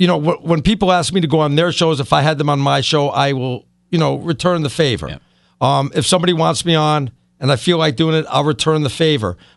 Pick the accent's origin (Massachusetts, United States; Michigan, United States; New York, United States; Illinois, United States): New York, United States; New York City; I come from the Bronx, New York.